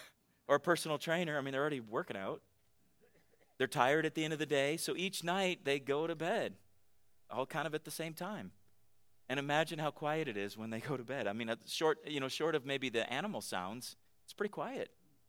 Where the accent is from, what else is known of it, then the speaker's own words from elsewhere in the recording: California, United States; moved away as an adult; I grew up in California where you don't want to go to a bathroom in a gas station in California.